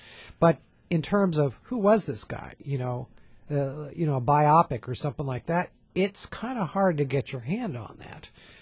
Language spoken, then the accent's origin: English; California, United States; I grew up in West Coast, California.